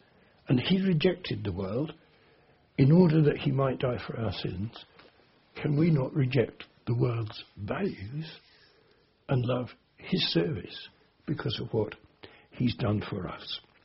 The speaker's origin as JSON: {"language": "English", "town": "Harrow", "region": "London", "country": "United Kingdom", "tie": "born or raised there", "said": "I remember standing in the centre of my hometown, Harrow, because my church was in the centre"}